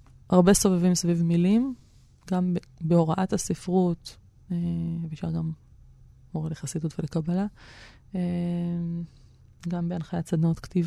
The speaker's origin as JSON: {"language": "Hebrew", "town": "Jerusalem", "region": "Jerusalem District", "country": "Israel", "tie": "born there", "also_born_or_lived": "United States", "said": "אני ילידת ירושלים, 1978. עברתי עם הוריי, משפחתי יחסית, הרבה נדודים סביב עבודה של אבי, שצריכה ככה שהות בחול בארצות הברית, 4 שנים לא רצופות"}